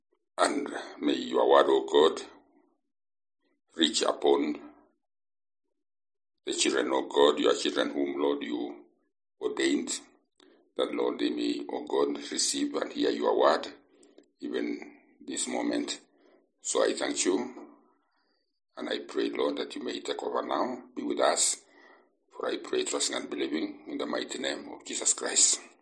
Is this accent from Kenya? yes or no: yes; Elboinet, Kenya; English is a second language; I come from Kenya, a place called Elboinet.